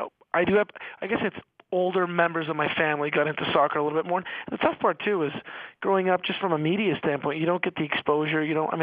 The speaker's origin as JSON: {"language": "English", "town": "Montreal", "region": "Quebec", "country": "Canada", "tie": "born or raised there", "said": "Well, growing up in Canada helps. Growing up in Montreal helps."}